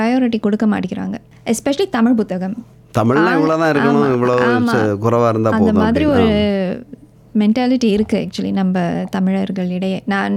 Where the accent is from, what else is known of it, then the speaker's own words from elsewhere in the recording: Singapore; நான் பிறந்து வளர்ந்தது சிங்கப்பூரில் தான்